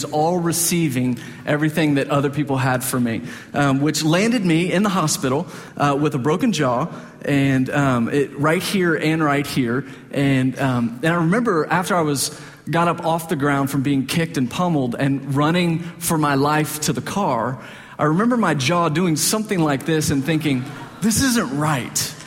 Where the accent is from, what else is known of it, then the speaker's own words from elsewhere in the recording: Dallas, Texas, United States; I mean, this is where I grew up. You just hear this growing up in Dallas.